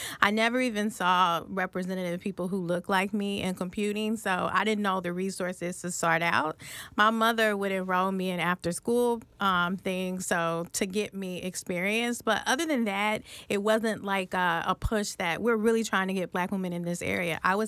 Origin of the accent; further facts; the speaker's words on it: Kansas City, Missouri, United States; So Kansas City, Missouri, it's a bigger Midwest town in the Midwest of Missouri.